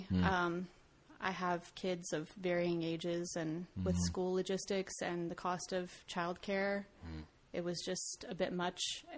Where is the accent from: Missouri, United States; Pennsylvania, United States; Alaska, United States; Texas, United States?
Texas, United States; El Paso; now in Houston, United States; Which is longer than I lived in my hometown of El Paso, which is where I grew up.